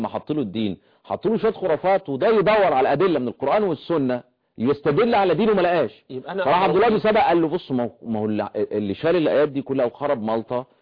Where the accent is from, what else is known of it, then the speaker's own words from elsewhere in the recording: Upper Egypt, Egypt; عندنا في قنا واسوان والاقصر